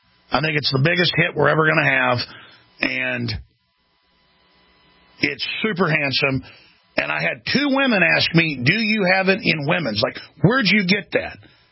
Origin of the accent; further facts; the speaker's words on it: Chicago, Illinois, United States; This ain't Chicago. I'm sorry, Chicago. I'm just from Chicago.